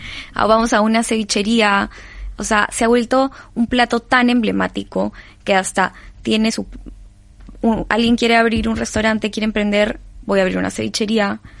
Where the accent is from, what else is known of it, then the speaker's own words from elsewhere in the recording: Lima, Peru; yo soy 100% peruana, he nacido y crecido en Perú, en Lima, Perú, que además es la costa, es una zona muy rica en pescados, en frutas.